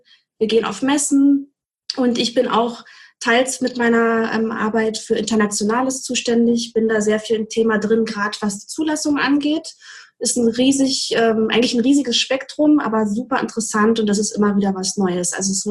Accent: Brandenburg, Germany; now in Heidelberg, Germany; ich komme ganz ursprünglich aus Brandenburg. Und bin jetzt in Heidelberg, jetzt muss ich kurz überlegen, 2010, ja, also jetzt 10 Jahre. Und habe davor 3 Jahre in Freiburg oder bei Freiburg in einem kleineren Dorf

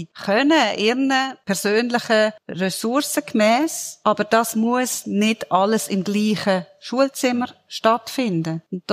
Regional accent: Switzerland; bei uns in der Schweiz

